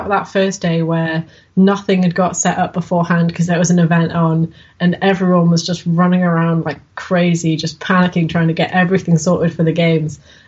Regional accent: United Kingdom; because we're British and that's what happens.

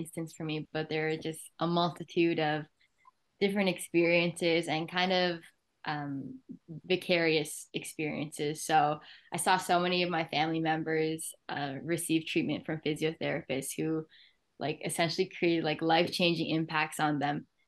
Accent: Markham, Ontario, Canada; Before that, I'm from Markham.

